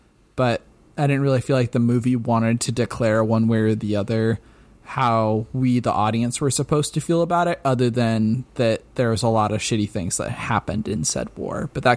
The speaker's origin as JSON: {"language": "English", "region": "Pacific Northwest", "country": "United States", "said": "I'm from the Northwest and she's from the South"}